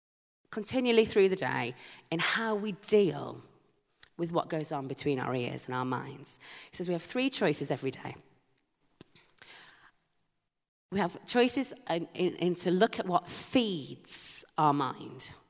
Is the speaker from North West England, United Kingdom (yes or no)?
no; Yorkshire and the Humber, United Kingdom; Now, as you know, I am a Yorkshire woman, and so my hard-earned fivers are worth twice yours are.